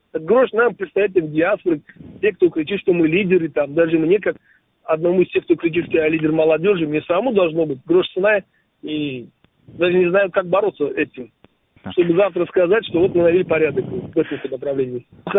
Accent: Uzbekistan; да, мы узбеки порядочные люди

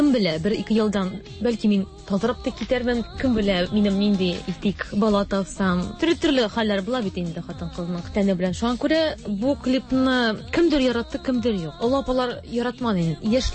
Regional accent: Oktyabrsky, Bashkortostan, Russia; now in Kazan, Russia; Мин Башкортстан кызы. Октябрьский.

